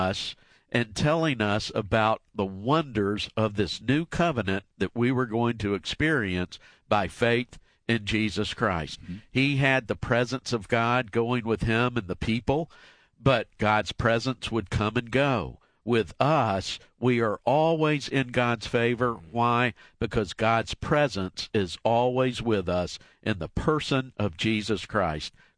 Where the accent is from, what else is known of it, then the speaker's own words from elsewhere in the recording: Marietta, Georgia, United States; Let's go to Marietta, Georgia, my hometown.